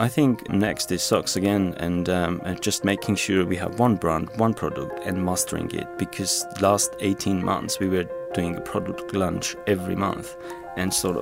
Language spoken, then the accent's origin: English; Armenia; They are made in my hometown, back in Armenia, where Vahag is based